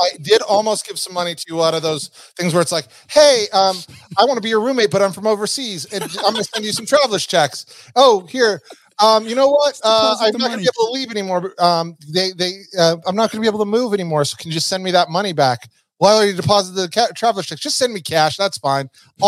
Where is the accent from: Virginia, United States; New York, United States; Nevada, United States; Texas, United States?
Nevada, United States; Reno; Now, I'm a gambling man. I'm from Reno. I'm a casino guy.